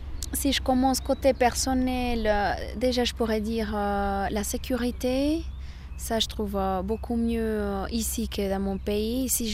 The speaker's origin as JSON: {"language": "French", "country": "Colombia", "moved": "as an adult", "lives_now": "Neuchâtel, Switzerland", "said": "j'ai 23 ans, je viens de la Colombie. Ça fait à peu près 4 ans et demi que je suis arrivée au canton de Neuchâtel."}